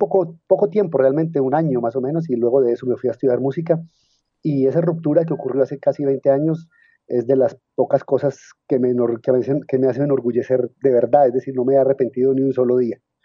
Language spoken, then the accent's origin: Spanish; Medellín, Antioquia, Colombia; Yo crecí en la ciudad en la Medellín de la década de los años 80 y 90. Esa fue mi adolescencia.